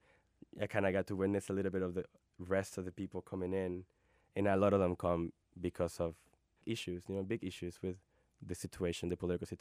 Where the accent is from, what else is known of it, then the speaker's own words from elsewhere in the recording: Maracaibo, Zulia, Venezuela; And we're from Maracaibo, which is in the northwest of Venezuela, so we're not from Caracas, but we're from the second biggest city.